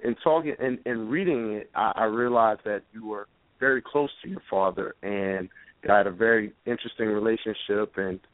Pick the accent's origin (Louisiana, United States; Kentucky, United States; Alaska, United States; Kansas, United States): Louisiana, United States; She's actually from my home state of Louisiana, and I actually watched her play basketball.